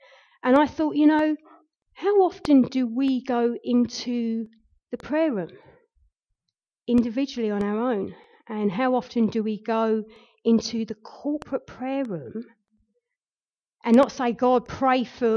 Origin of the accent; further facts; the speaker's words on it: United Kingdom; and being British, I always keep an eye on what is happening in the UK.